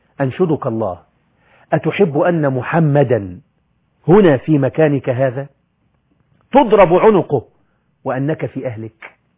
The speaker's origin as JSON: {"language": "Arabic", "country": "Egypt", "said": "زي ما احنا بنقول عندنا في مصر"}